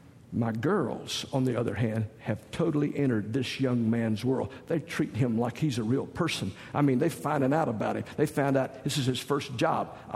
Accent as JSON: {"language": "English", "region": "the South", "country": "United States", "tie": "born or raised there", "said": "I mean, I grew up in the South where you fry everything."}